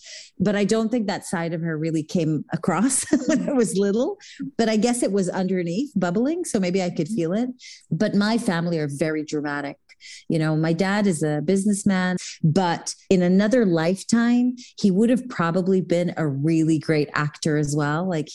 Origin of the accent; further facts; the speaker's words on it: Jerusalem, Jerusalem District, Israel; growing up in Jerusalem, specifically in the 80s, it just really wasn't a thing